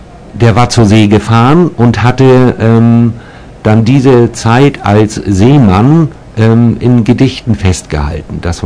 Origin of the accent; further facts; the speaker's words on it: Worpswede, Lower Saxony, Germany; Und zwar komme ich aus Worpswede und hinter dem Bahnhof